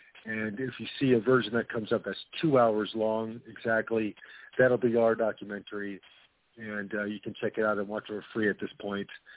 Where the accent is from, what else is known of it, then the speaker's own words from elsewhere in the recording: Oklahoma City, Oklahoma, United States; I'm from Oklahoma City. I watched the story develop.